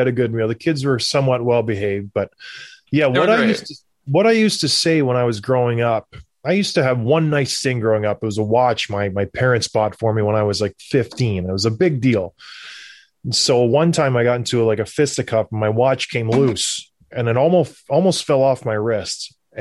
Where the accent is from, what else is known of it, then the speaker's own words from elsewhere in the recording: Canada; that's just growing up in Canada.